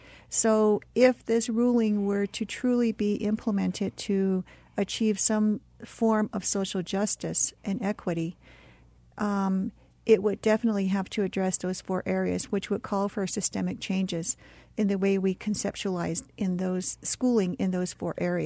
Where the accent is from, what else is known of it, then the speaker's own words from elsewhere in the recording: Taos, New Mexico, United States; And I'm from Taos. I'm half Taos and half Navajo.